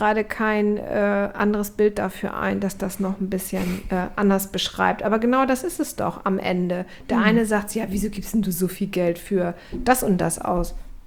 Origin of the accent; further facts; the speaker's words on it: Hamburg, Germany; ich bin in Ottensen aufgewachsen, in Altona.